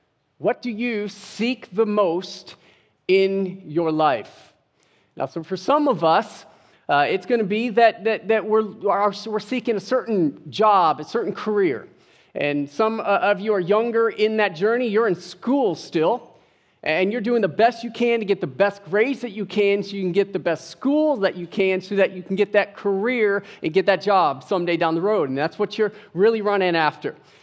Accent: Jacksonville, Florida, United States; And we hail all the way from Jacksonville.

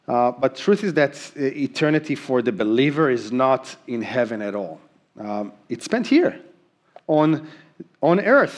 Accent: Israel; I remember growing up in Israel and being the only Christian in my school.

